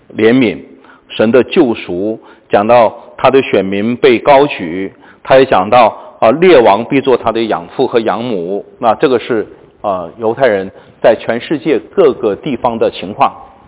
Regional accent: Heilongjiang, China; born there; 因为我是生在黑龙江的我们那个时候有很多的这个

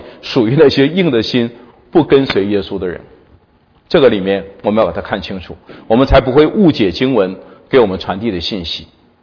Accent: China; 我自己作为中国人啊，作为外邦信徒

